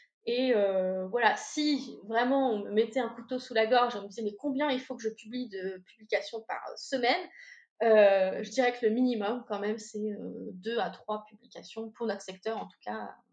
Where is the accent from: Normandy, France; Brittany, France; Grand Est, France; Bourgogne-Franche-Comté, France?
Normandy, France; je suis normande